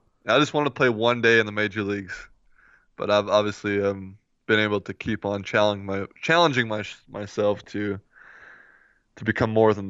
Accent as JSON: {"language": "English", "region": "Midwest", "country": "United States", "tie": "born or raised there", "said": "but obviously, growing up in the Midwest, you don't really have the facilities or like the environment"}